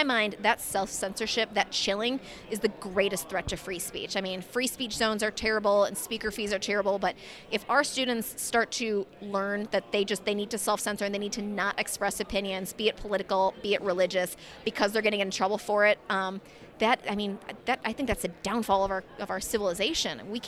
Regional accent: United States; I grew up in America and I thought that America was a free speech zone.

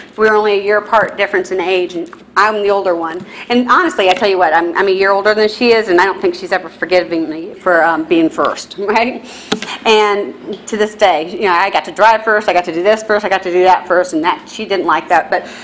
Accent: Lima, Ohio, United States; But I'm from Lima, and it's a medium-sized town, a very industrial town. And it was like in the middle of farmland. It's like this one little small town in the middle of farmland and everything. So that's where I grew up.

